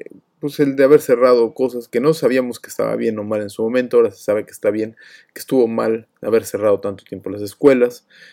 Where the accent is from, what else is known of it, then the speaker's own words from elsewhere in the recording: Mexico; moved away as an adult; teníamos que sacar visas siendo mexicanos